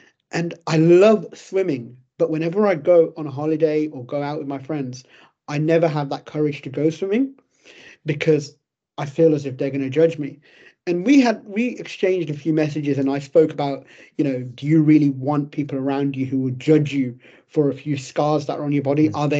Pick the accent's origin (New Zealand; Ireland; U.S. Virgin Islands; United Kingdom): United Kingdom; England; she was from India and I was from England